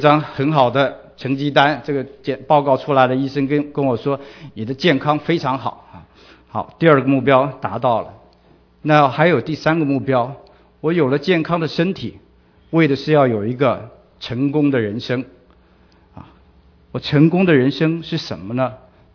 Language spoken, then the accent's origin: Chinese; China; now in United States; 那这个观念不是我们来到美国才有的，我们中国人几千年来差不多就是这个观念。